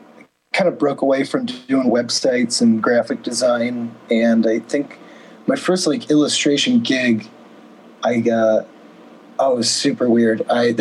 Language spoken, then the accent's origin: English; Quad Cities, United States; I was printing out flyers around town, my hometown of the Quad Cities.